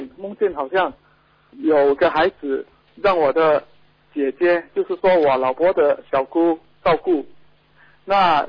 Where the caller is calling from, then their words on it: Indonesia; 我是从印尼打来的，